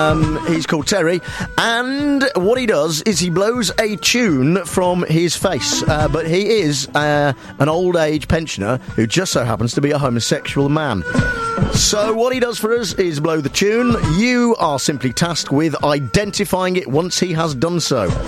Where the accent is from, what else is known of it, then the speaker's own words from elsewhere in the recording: United Kingdom; We're British, so what we do is we complain when we don't have nice weather, and then when we do, we don't like it.